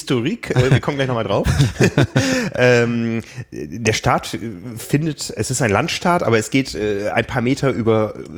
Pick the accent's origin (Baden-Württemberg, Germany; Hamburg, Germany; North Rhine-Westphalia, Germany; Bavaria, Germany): Hamburg, Germany